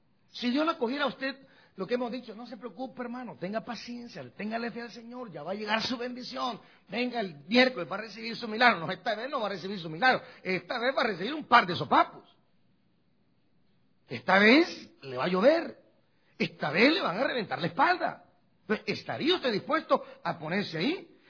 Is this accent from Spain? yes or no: no; Guastatoya, El Progreso, Guatemala; Yo tenía un amigo, en mi pueblo, en Huastatoya